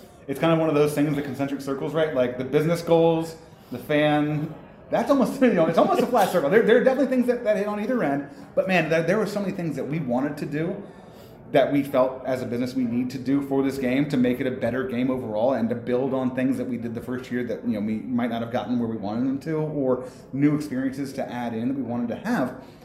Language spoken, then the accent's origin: English; Orlando, Florida, United States; But I grew up here in Orlando